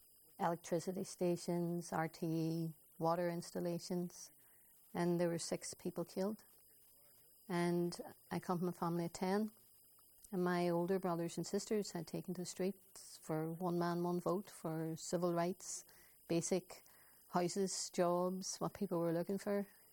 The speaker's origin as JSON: {"language": "English", "town": "Derry", "region": "Northern Ireland", "country": "United Kingdom", "tie": "born or raised there", "said": "I would describe it as a child of the Battle of the Bogside."}